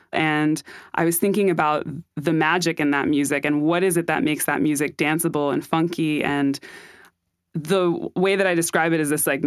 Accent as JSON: {"language": "English", "town": "Hartford", "region": "Connecticut", "country": "United States", "tie": "born there", "said": "I was born in Hartford."}